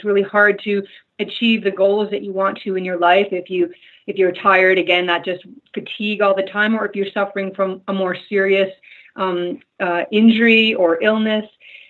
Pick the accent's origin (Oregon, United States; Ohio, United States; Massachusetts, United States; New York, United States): Massachusetts, United States; Worcester; also born or lived in Canada; I'm from Worcester, Mass.